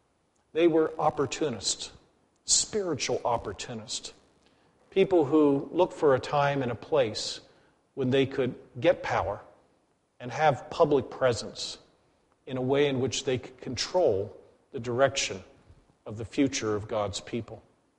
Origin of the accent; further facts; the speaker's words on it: Gettysburg, Pennsylvania, United States; I personally come from a town that had one of the greatest killing times in American history, born and raised in Gettysburg.